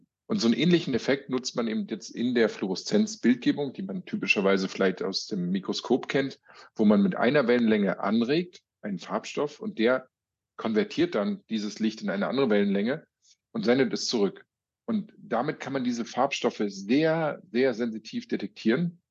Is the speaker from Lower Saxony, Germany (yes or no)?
no; Hamburg, Germany; moved away as an adult; Ich komme ursprünglich auch aus Hamburg und habe dort Biochemie studiert.